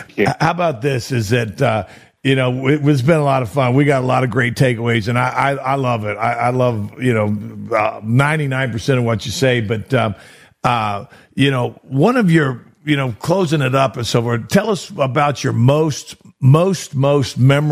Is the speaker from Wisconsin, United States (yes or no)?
yes; Green Bay, Wisconsin, United States; because I'm from Green Bay